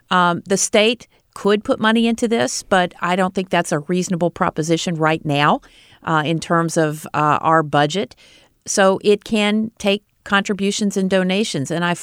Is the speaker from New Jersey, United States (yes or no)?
no; Virginia, United States; I grew up participating in Southwest Virginia on the Great Boycott.